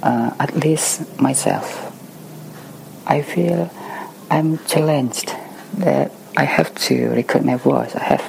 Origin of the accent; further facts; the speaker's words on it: Sangatta, East Kalimantan, Indonesia; English is a second language; I live in a little city called Sangatta City